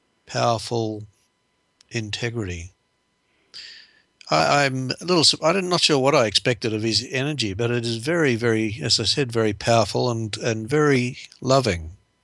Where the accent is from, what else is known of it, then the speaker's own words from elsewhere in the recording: United States; the United States, which is my home country